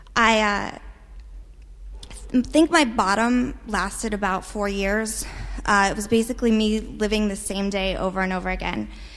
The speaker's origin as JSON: {"language": "English", "region": "Pennsylvania", "country": "United States", "tie": "born or raised there", "said": "I grew up in Western Pennsylvania near Pittsburgh, and I started drinking pretty young"}